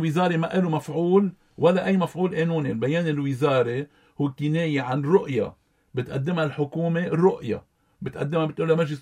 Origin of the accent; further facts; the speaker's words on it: Lebanon; نحن كلبنانيين خاضعين للدولة حتى لو أخطأت